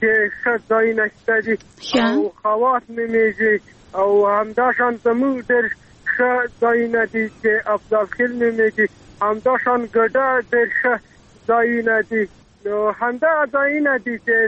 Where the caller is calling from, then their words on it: Maidan Wardak, Afghanistan; د میدان وردګ